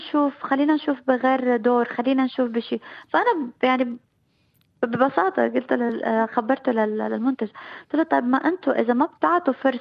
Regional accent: Iraq; أوكي كعراقية هذا الشيء أكيد

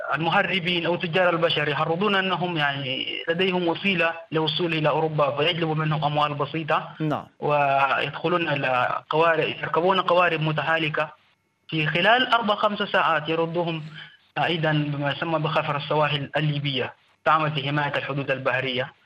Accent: Darfur, Sudan; now in Libya; أنا هربت من دارفور من معسكرة النزوح في دارفور، حتى الآن أنا لا أعرف بلدي وين دارفور، وطالب لجوء لا أستطيع الاستقرار في السودان أم مواصلة تعليم. تعرضت لعدة انتهاكات في السودان فهربت إلى ليبيا

